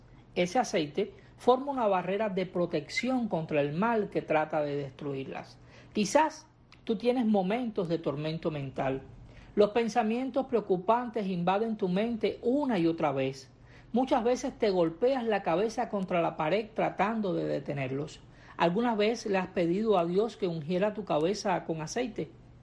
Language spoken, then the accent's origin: Spanish; Cuba; palabras de reconciliación para todos nosotros como nación, pero también como cubanos.